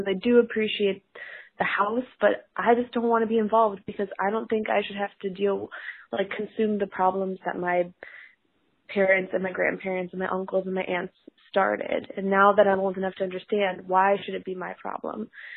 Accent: Ohio, United States; now in Chicago, United States; I'm 26. I live in Chicago. I'm from Ohio originally. My family's still there.

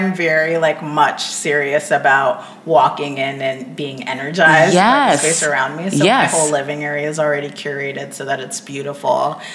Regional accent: United States; I mean, I grew up mostly in the States, but as I've been getting older, I've been getting more connected to sort of my African roots

